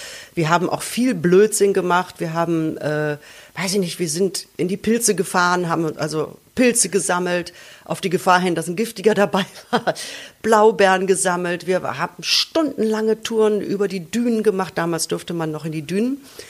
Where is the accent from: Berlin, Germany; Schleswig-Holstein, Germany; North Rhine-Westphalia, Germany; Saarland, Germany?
North Rhine-Westphalia, Germany; Das ist ein Buch, das beschäftigt sich im Prinzip mit meiner Kindheit im Ruhrpott